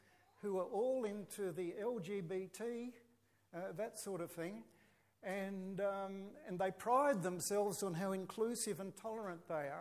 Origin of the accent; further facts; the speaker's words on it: Victoria, Australia; when I was growing up in the Wimmera, we called it skiting.